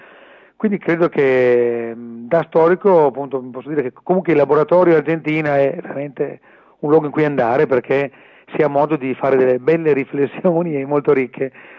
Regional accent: Emilia-Romagna, Italy; in chiave autobiografica, appunto, cioè, quindi in questo caso diciamo come emiliano romagnolo

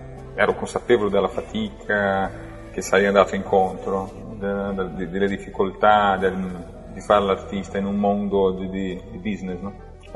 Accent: Spain; Il flamenco, io sono spagnolo, ho i nonni spagnoli, quindi ho una forte influenza a casa

